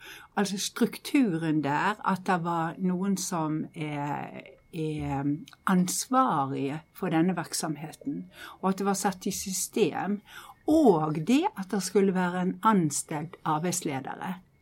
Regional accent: Western Norway, Norway; Swedish is a second language; now in Tyresö, Sweden; Och jag kommer från Norge, från västkusten av Norge. Så jag är ju lite invandrare och Google Translate förstår inte helt min svenska.

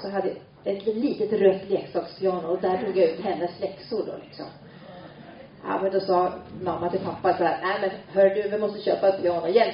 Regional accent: Norrland, Sweden; Nu hörde ni att jag kom från Norrland, va?

